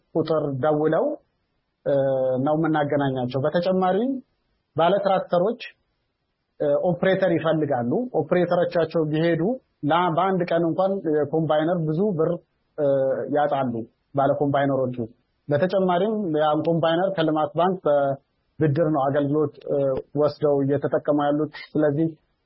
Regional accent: Anewari, Amhara, Ethiopia; እዛው ተወልጄ ያደኩበት ከተማ አነዋሪ ከተማ

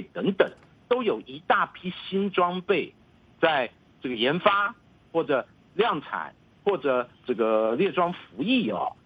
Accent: Taiwan; 当然我本身是来自台湾

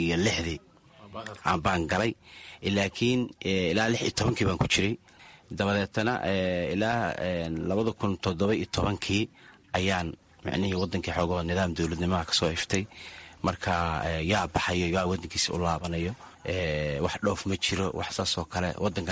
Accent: Mogadishu, Banadir, Somalia; born there; moved away; magaalada Muqdisho ku dhashay waxaan ka qaxay xamar 2006 aan ka qaxay xilligii dagaalka cadoonka Itoobiya jiray

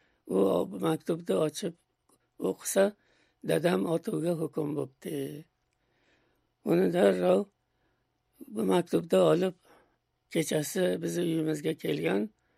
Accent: Andijan, Andijan Region, Uzbekistan; born there; moved away; Andijon shahrida tug'ilganman va 1930 yilda O'zbekistondan chet mamlakatlariga muhojir bo'lib chiqqanmiz.

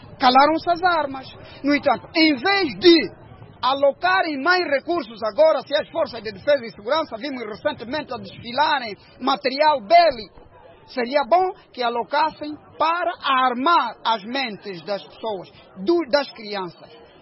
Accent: Angola; todos nós somos angolanos

